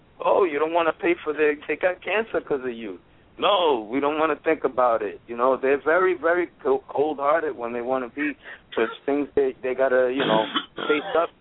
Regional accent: Puerto Rico; born there; I was born in Puerto Rico.

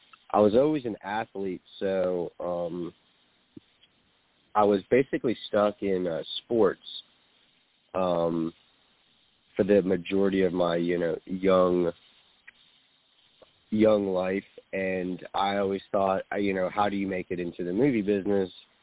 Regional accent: New Jersey, United States; now in Greensboro, United States; I'm originally from New Jersey, but I reside in Greensboro, North Carolina

